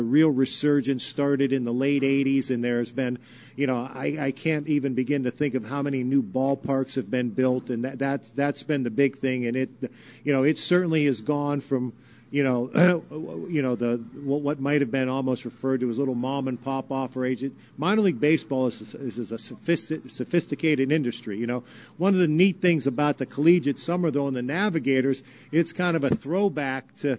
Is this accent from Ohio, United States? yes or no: yes; Youngstown, Ohio, United States; now in Lynn, United States; Well, I grew up in Youngstown, Ohio, and I mean that'll always be, you know, hometown.